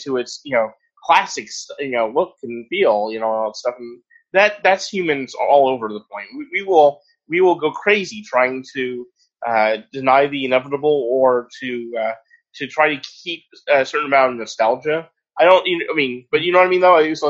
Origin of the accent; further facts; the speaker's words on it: California, United States; from Northern California, and I've lived in Southern California